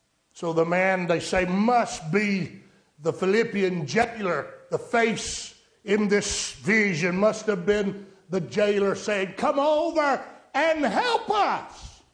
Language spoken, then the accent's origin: English; Saluda, United States; I'm from Saluda, 500 to 600 population, maybe a little more in the summer. We have the Floridian factor.